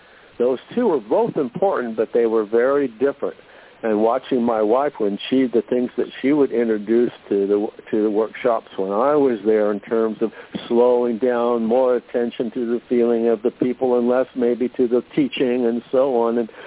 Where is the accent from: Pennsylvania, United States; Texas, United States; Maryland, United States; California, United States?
California, United States; San Diego; Where we live, I don't see very many cars, but I grew up in San Diego and the interstate and all of that.